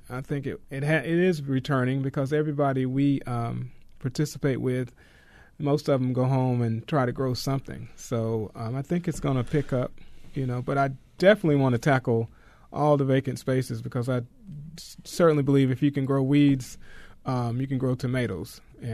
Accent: Alabama, United States; I'm from Alabama, and I left Alabama to get away from farming, but she wants to go back.

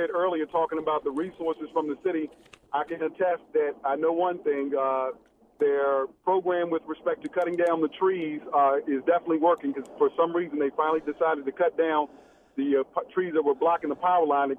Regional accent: Baltimore, Maryland, United States; Having been born and raised in Baltimore City and my beginnings and how I got to where I am, I have not forgotten what Baltimore has done for me

